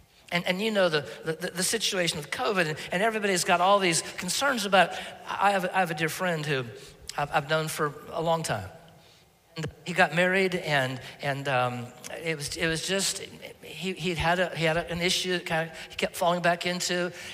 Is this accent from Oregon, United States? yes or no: yes; Oregon, United States; I mentioned I live in, I grew up in Oregon, first 20 years of my life. And we have actual mountains in the West.